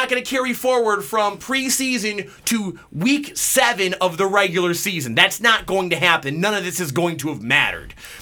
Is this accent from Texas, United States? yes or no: no; Detroit, Michigan, United States; I've lived in this state. I was born and raised in Detroit.